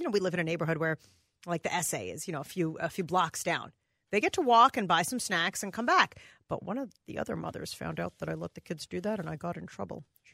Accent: New Jersey, United States; I grew up in New Jersey. That never happened.

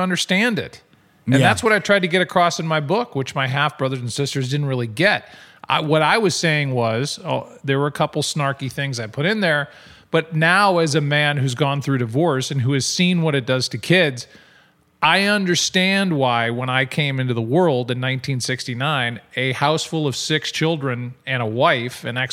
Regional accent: St. Louis, Missouri, United States; as a St. Louisan and as a Midwesterner, I see the LA life

